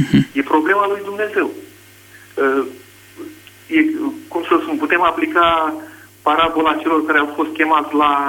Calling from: Paris, Île-de-France, France; vă sunt din Paris.

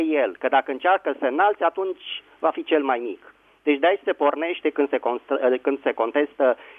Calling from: Bucharest, Romania; din București.

